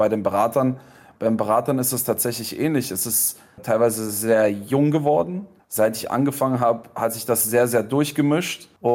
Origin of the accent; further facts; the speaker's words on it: Germany; dadurch, dass ich selber in Berlin bin. Ich bin Deutscher am Ende des Tages.